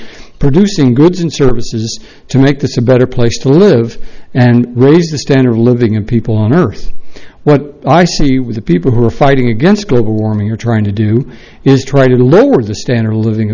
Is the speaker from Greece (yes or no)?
no; Atascadero, California, United States; from Atascadero.